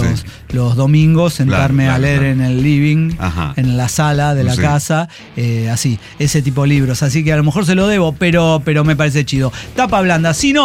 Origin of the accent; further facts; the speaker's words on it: Mexico City, Mexico; Somos de Ciudad de México